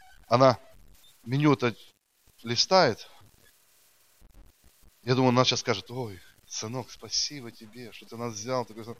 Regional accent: Siberia, Russia; now in Moscow, Russia; Их почти 4 года у нас не было в Москве. Мы сами из Сибири.

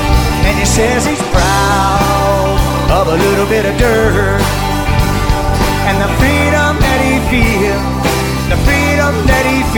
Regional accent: Madison, Indiana, United States; from my hometown and very proud of it, Madison, Indiana

